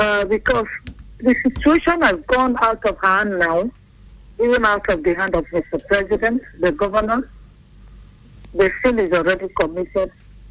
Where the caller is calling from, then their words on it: Port Harcourt, Rivers, Nigeria; I'm calling from Port Harcourt.